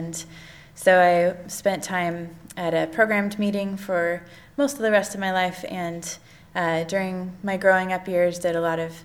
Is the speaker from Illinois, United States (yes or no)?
no; Newberg, Oregon, United States; So I grew up a Quaker in Oregon, in Newburgh, and I am currently a member of North Valley Friends.